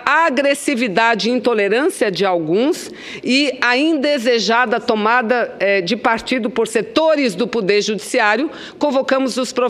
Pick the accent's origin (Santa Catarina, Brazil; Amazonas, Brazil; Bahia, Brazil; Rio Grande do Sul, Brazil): Amazonas, Brazil; Milton Ratum, um belo escritor da minha terra, do estado do Amazonas.